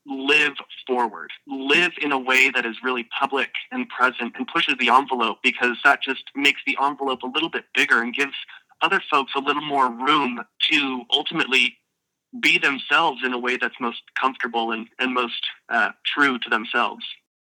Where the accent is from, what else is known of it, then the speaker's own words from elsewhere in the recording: Boise, Idaho, United States; I am from Boise, Idaho